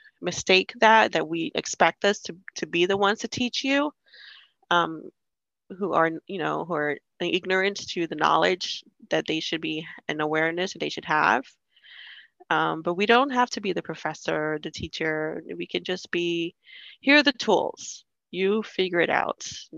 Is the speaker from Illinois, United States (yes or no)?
no; New York, United States; also born or lived in New Jersey; and Asian neighbors growing up in New York. So I was exposed to a lot of that.